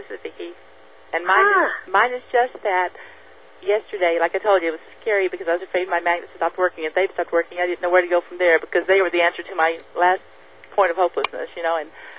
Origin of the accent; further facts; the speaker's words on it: Warrensburg, Missouri, United States; I'm from Warrensburg also.